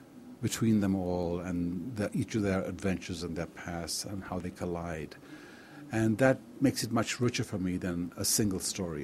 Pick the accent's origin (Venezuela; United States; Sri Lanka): Sri Lanka; Colombo, Western Province; now in England; A kid growing up in Colombo